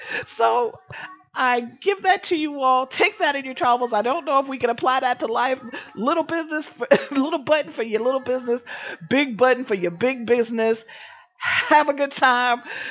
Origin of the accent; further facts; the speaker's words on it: California, United States; I'm just visiting. I'm from, you know, I'm from California. I'm here on vacation.